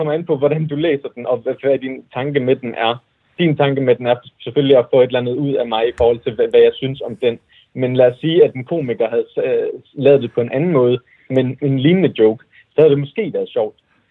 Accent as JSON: {"language": "Danish", "country": "Iraq", "said": "Det var der, jeg svarede, jeg er fra Irak."}